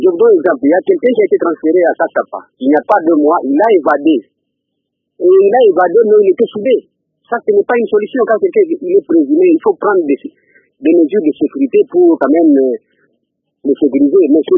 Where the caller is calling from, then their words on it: Kalemie, Tanganyika, DR Congo; Ici, chez nous, à Kalemi, là où je parle